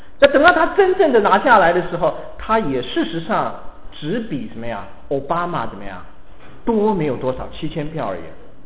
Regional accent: China; 我们中国人更厉害，人生70才开始。

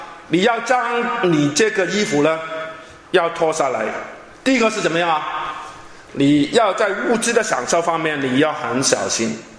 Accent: China; also born or lived in United Kingdom; 我们中国人很糟糕一件事情，以前我不知道，可能也知道

